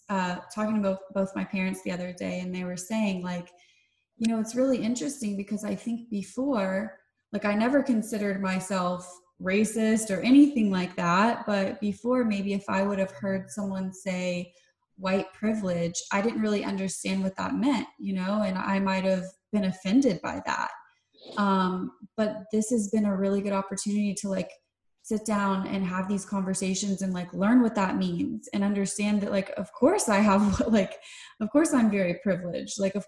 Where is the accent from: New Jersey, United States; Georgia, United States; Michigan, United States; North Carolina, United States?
Georgia, United States; I mean, I'm from the South, so like, I'm from Georgia.